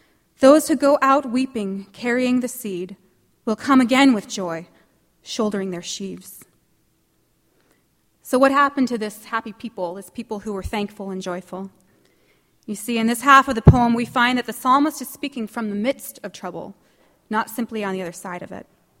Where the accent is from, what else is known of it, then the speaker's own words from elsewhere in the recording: California, United States; Now, my family, who happens to be over here, I'm from Southern California, we travel to Arizona every year on vacation